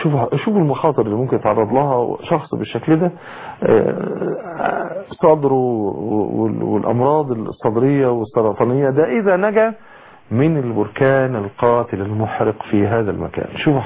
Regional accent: Egypt; في مية البحر عندنا في مصر، البحر الاحمر والبحر المتوسط

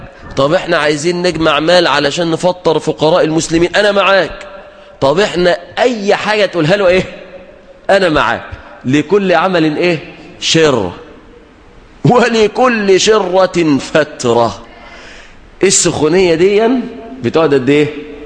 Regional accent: Mansoura, Dakahlia, Egypt; في بعض الحدائق العامة عندنا في المنصورة

